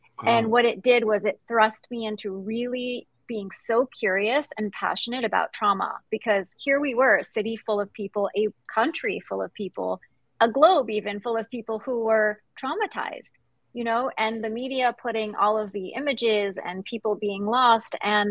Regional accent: New York, United States; Born in New York, raised in the Hudson Valley part of New York, about 50 miles up the river, but came back for college and never left.

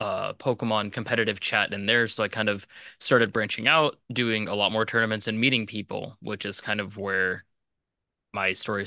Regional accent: Chicago, Illinois, United States; now in North Carolina, United States; living with my partner in North Carolina, but I'm originally from Chicago

